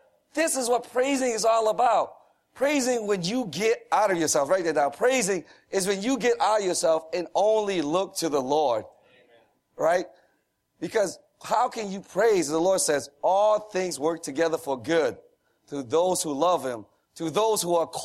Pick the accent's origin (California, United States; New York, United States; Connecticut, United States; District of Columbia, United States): Connecticut, United States; Newington; I am from Newington, Connecticut, and we drove all day and all night to get here.